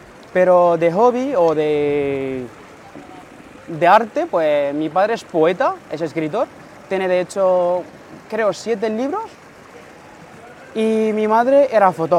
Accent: Morocco; porque soy marroquí, ¿no? Entonces se lee más bien en francés, ¿sabes?

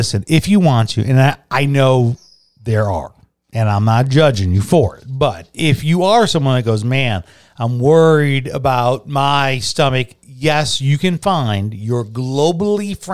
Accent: Chicago, Illinois, United States; I felt very Southside Chicago because growing up on the South Side, we were the land of copyright infringement

